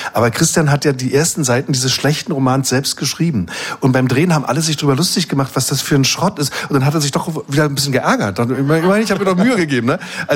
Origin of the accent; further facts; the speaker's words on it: Vienna, Austria; Naja, ich komme ja aus Wien, also schlechte Laune spielen ist für mich eigentlich nix.